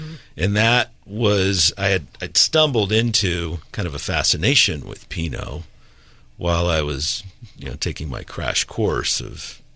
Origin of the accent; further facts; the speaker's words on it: Palo Alto, California, United States; Both my parents, who had been born and raised in Palo Alto as well, they decided to retire up in Sonoma Valley.